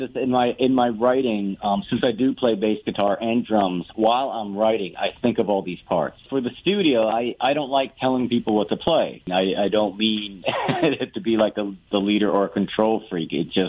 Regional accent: White Plains, New York, United States; also born or lived in Connecticut; I'm from Westchester County, born in White Plains, and lived about 20 years of my life in Connecticut, and then moved back to Westchester. Now I'm downtown Peekskill, right in the heart of all the bars.

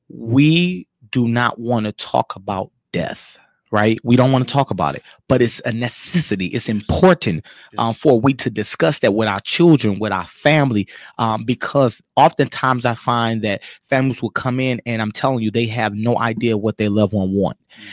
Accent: Muskegon, Michigan, United States; So yes, I am from Muskegon. And born and raised here, graduated, went to hikes all my life, but I graduated from Orchard View, and then I went over to Mortuary School in Chicago.

